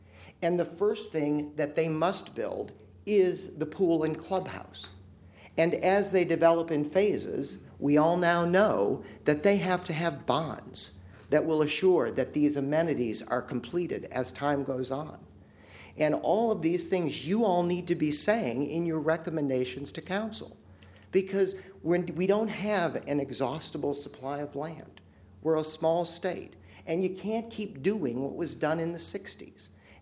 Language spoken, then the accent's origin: English; Ohio, United States; I had a great life in 1960, growing up on Clover Ridge Road. But you know what? They don't build houses on 3/4 acres in that part of Ohio any longer, where I hail from, because they're out of land.